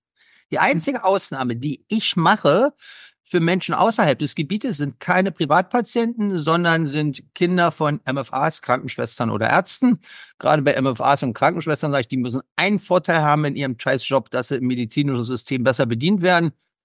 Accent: Berlin, Germany; Ich komme aus Berlin.

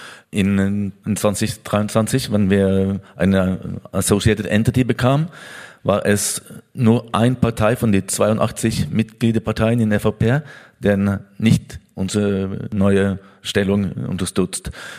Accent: Norway; German is a second language; ich bin Norweger.

